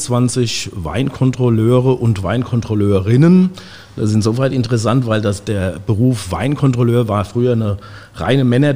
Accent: Guntersblum, Rhineland-Palatinate, Germany; Ja, also wie gesagt, aufgewachsen in Guntersblum, dann Abitur gemacht in Oppenheim

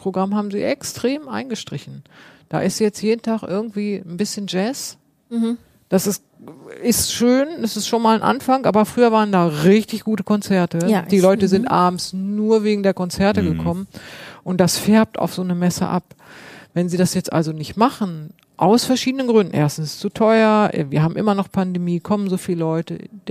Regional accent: Hanover, Lower Saxony, Germany; Als Hannoveranerin natürlich sehr groß

